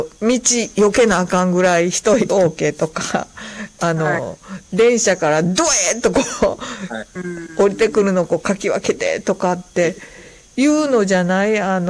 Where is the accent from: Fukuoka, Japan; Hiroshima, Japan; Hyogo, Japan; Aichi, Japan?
Hyogo, Japan; Kobe; 私も神戸生まれの神戸育ちなので、よくこうふるさとのなんとかとかって言われてもここやしなってずっと生まれて育ってるしっていう